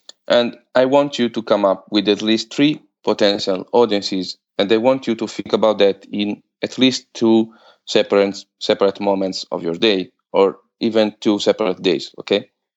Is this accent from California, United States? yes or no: yes; Los Angeles, California, United States; and I'm from Los Angeles, and I really admire Peter Bernstein and Kurt Rosenwinkel.